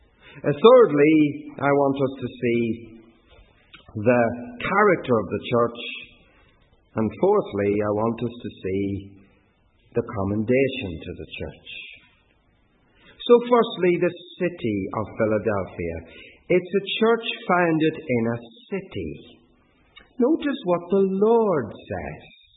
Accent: East Midlands, United Kingdom; I come from the East Midlands.

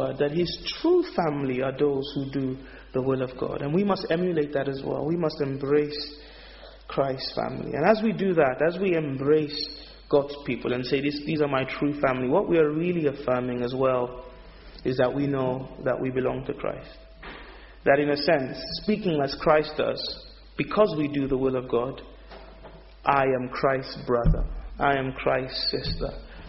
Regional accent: Nigeria; a fellow Nigerian. I'm originally Nigerian.

